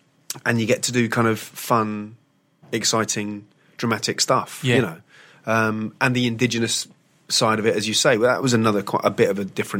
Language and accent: English; United Kingdom; moved away as an adult; now in Australia; So I'm foreign to all of that.